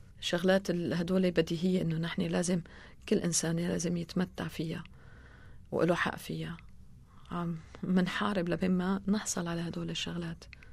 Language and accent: Arabic; Aleppo, Aleppo Governorate, Syria; طبعا أنا حلبية، أهلي كانوا عايشين بحلب.